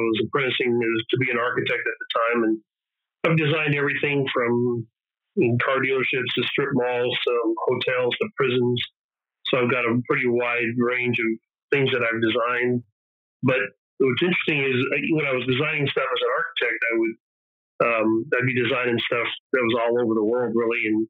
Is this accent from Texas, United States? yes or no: yes; Texas, United States; also born or lived in New Mexico; now in Orlando, United States; I was born in New Mexico, raised in Texas, and now I live in Orlando.